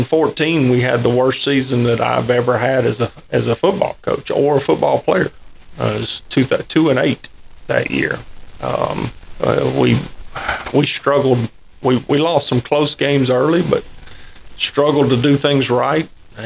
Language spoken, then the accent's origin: English; Alabaster, Alabama, United States; That was home to me. That's where I grew up, played. I grew up in Alabaster. I mean, that was home.